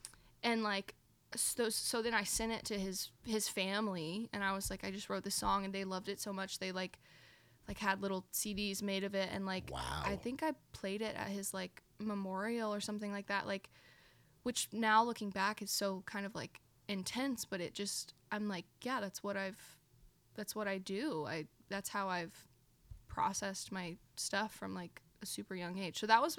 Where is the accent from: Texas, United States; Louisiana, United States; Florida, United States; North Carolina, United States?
Texas, United States; when I was growing up in Texas, it was like, don't stay in Texas too long